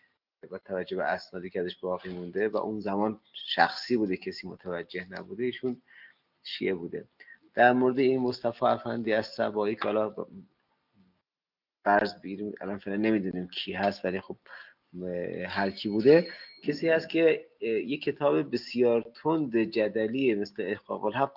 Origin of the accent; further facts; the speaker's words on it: Qom, Iran; ما از قم اومدیم